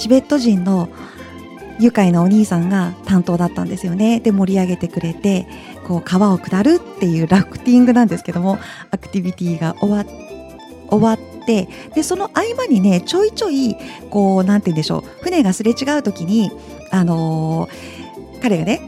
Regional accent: Nagoya, Aichi, Japan; で私は名古屋ですけど

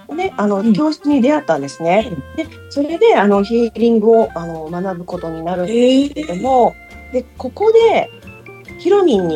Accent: Kobe, Hyogo, Japan; 私は神戸生まれ神戸育ちの神戸っ子、

